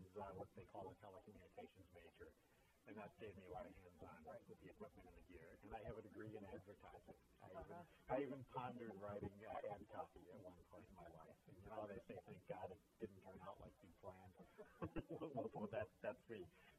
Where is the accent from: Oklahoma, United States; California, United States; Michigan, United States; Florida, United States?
Michigan, United States; I grew up just outside Detroit. I went to Michigan State University and graduated from there in 1979, 1980, depending on when I actually left town.